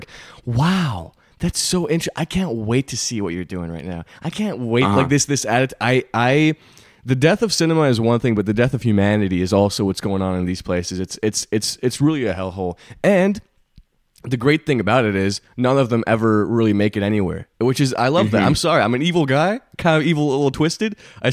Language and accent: English; Montreal, Quebec, Canada; my hometown, Montreal, Canada, Quebec.